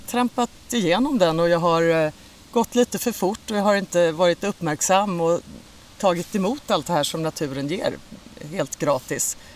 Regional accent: Skåne, Sweden; Jag växte upp på landet i Skåne. Jag hade häst och hund och jag var väldigt mycket ute i naturen.

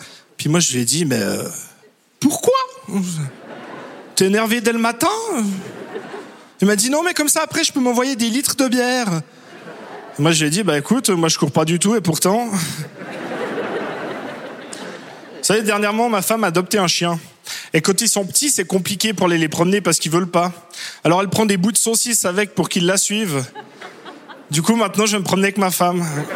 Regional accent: Switzerland; je suis suisse et je suis une feignasse.

